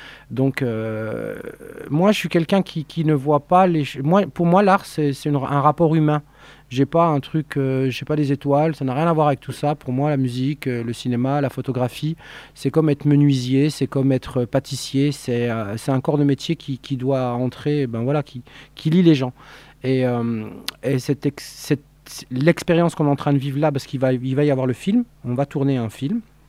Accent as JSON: {"language": "French", "town": "Belfort", "region": "Bourgogne-Franche-Comté", "country": "France", "tie": "born or raised there", "also_born_or_lived": "Montbéliard", "said": "Je suis né à Montbéliard, moi. Je suis un enfant qui suis né ici. J'ai grandi dans un quartier qui s'appelle Les Résidences, à Belfort."}